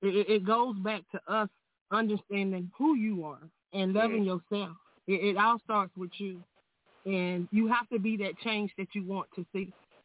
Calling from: Myrtle Beach, South Carolina, United States; I'm calling in from Myrtle Beach, South Carolina.

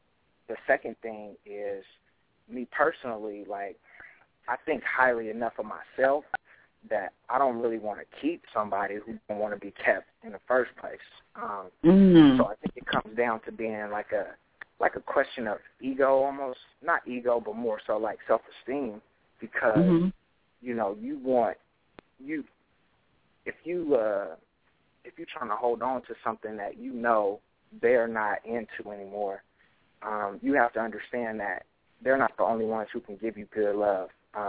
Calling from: Dallas, Texas, United States; I'm calling from Dallas, Texas.

